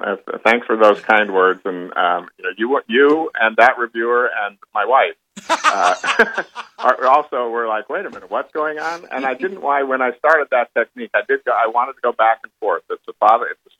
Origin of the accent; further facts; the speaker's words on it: Reno, Nevada, United States; I grew up in Reno, and D.B. Cooper was a huge story in the early 70s in the Reno area